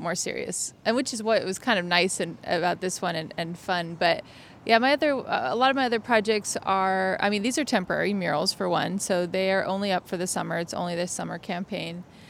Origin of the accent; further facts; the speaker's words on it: Yuma, Arizona, United States; I come from Yuma, Arizona, where it's even hotter than it is here.